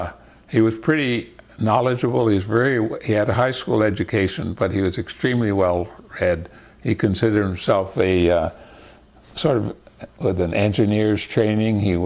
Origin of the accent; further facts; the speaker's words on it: Connecticut, United States; also born or lived in Vermont; my mother was moderately religious, and so she attended when I was growing up in Connecticut, and she wanted us kids to go to Sunday school in a Congregationalist church, a liberal Protestant church, and we lived in Vermont.